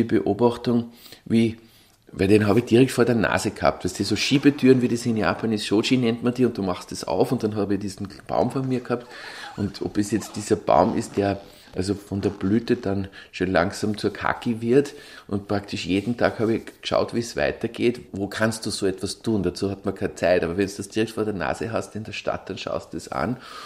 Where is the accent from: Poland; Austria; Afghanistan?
Austria; Linz, Upper Austria; des Pöstlingberges gewohnt. Und damals war das ja noch nicht so verbaut, wie es heute ist. Und dadurch bin ich schon praktisch in der Natur aufgewachsen.